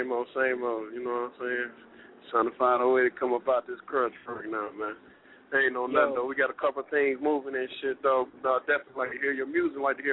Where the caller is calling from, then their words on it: Minneapolis, Minnesota, United States; I'm calling from Minneapolis.